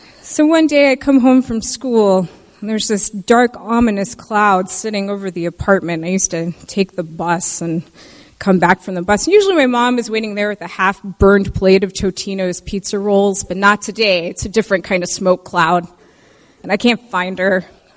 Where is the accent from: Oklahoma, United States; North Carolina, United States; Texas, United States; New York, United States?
Texas, United States; And growing up in East Texas, I did have a blonde hair moment that I don't want to revisit.